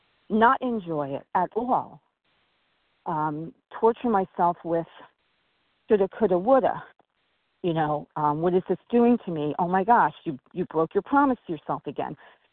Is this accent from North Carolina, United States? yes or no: no; New York, United States; I'm from New York.